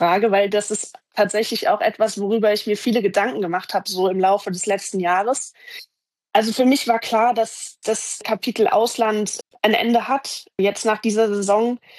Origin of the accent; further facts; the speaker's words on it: Rhineland-Palatinate, Germany; moved away; ich würde gerne zurück nach Deutschland gehen und am allerliebsten so nah, wie es geht, an meine Heimat, die in Rheinhessen liegt, also in der Nähe von Mainz.